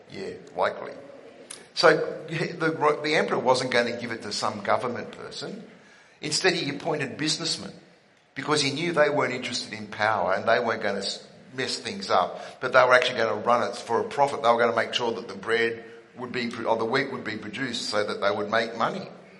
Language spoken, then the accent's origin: English; New South Wales, Australia; Now, I am from New South Wales.